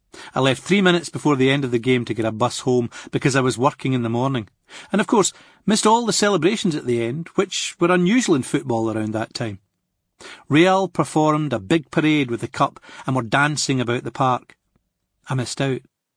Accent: Glasgow, Scotland, United Kingdom; my hometown of Glasgow. To me, that would have been special, playing in my birthplace

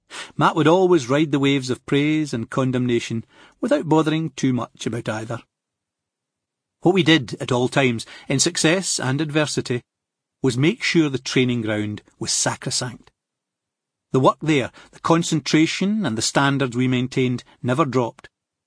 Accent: Glasgow, Scotland, United Kingdom; my hometown of Glasgow. To me, that would have been special, playing in my birthplace

